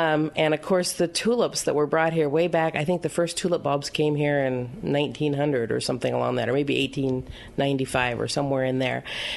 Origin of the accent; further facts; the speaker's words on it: Pella, Iowa, United States; I grew up in Pella, so I've lived here for more years than I like to count.